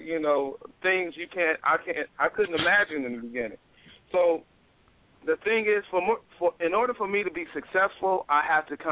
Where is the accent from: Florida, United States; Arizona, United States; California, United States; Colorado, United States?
California, United States; Los Angeles; I grew up in Watts, and like it's about moving back.